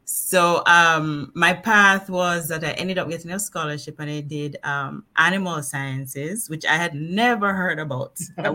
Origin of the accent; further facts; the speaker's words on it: Kingston, Jamaica; also born or lived in Spanish Town; So I was born in Kingston, and I went to school in Kingston, but when I was about four, my parents moved to Spanish Town. So, we moved back and forth between Spanish Town and Kingston because all of my schooling was in Kingston.